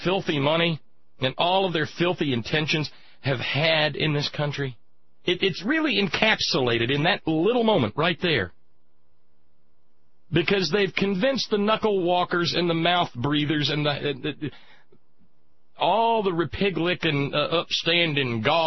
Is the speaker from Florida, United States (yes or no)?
no; Alabama, United States; Man, that wasn't American where I grew up. Hating the government? No. And I grew up in Alabama.